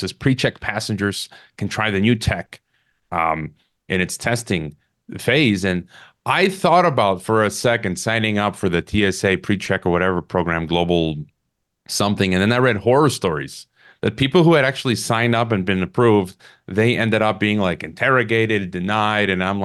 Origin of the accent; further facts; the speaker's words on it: Skokie, Illinois, United States; also born or lived in Morton Grove; I'm from Chicago too, North Side, Skokie, Morton Grove place, so small world.